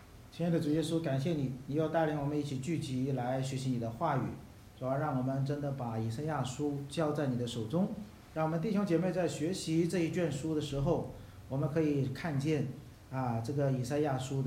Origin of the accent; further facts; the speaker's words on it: China; 人家我们中国人比较信仰说人不犯我不犯人人要犯我我必犯人